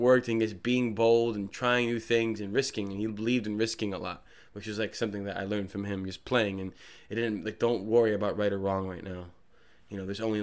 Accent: Trenton, New Jersey, United States; Went to Mercer County Community College in Trenton, where I'm from. I'm originally from Trenton, New Jersey.

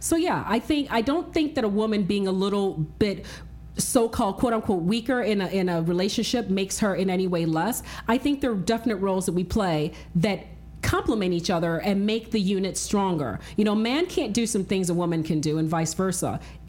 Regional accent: Nigeria; Oh, totally. I am Nigerian.

